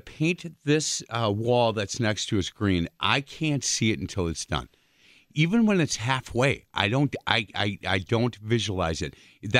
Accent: Ireland; And as an Irish guy, my final decision is always maybe.

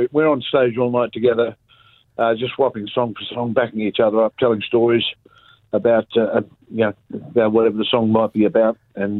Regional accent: Alice Springs, Northern Territory, Australia; In Alice Springs, my hometown.

